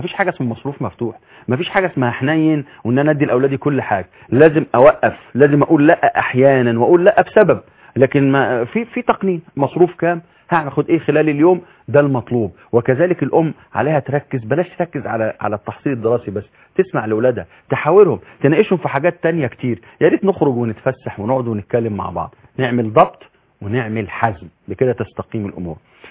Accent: Egypt; احنا كمصريين

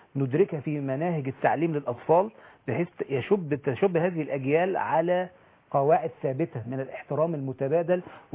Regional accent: Egypt

